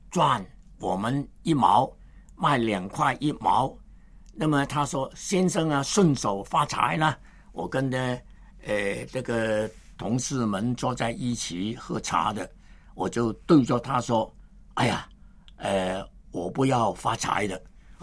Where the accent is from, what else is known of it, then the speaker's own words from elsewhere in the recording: Hong Kong; born there; 我在香港出生，1938年在香港出生，1961年呢，我是英国殖民地的一个老百姓